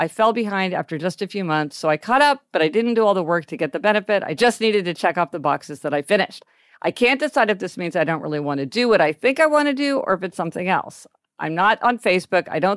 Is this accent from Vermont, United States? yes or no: no; Kansas City, Missouri, United States; Well, we're Midwesterners too.